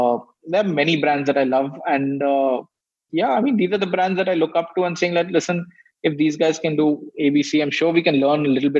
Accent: India; We love the fact that we're Indian. We're proud to be that.

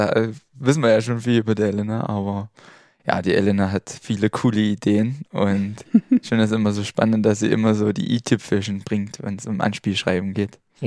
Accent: Wildenfels, Saxony, Germany; Ich komme aus Wildenfels.

